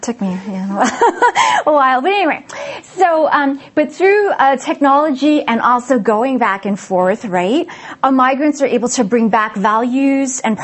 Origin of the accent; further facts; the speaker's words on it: Queens, New York, United States; when I was growing up, actually in New York City, I was born in Manhattan's Chinatown and grew up in Queens.